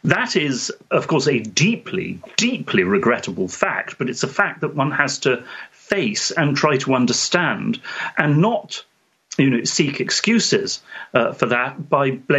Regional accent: United Kingdom; as you can hear, I'm a Brit and therefore by now, I suppose, a semi-detached kind of European.

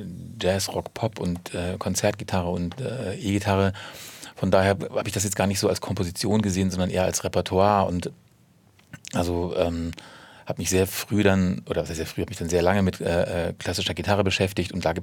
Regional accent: Peine, Lower Saxony, Germany; Ich bin in Niedersachsen geboren, in Peine, also fast schon Zonenrandgebiet, und da bin ich auch aufgewachsen, habe meinen Zivildienst da gemacht und bin dann nach Hildesheim zum Studium gegangen.

